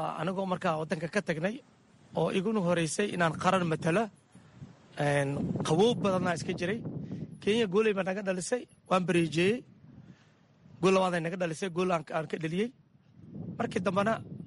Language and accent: Somali; Mogadishu, Banaadir, Somalia; Waxaan ku dhashay xamar, khaasatan degmada Boondheere, xaafadda Yuusuf Falconen. Meesha ayaan ku soo barbaari.